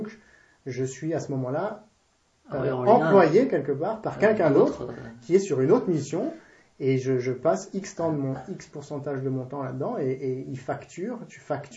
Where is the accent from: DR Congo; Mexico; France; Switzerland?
France; je suis français, mais je représentais la Belgique, puisque j'avais fait mon doctorat en Belgique.